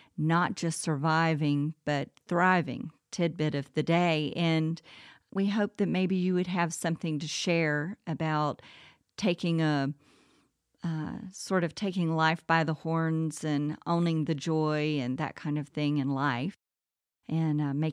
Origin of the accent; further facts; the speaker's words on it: Houston, Texas, United States; And I'm from Houston myself. I learned to ice skate at the Woodlands.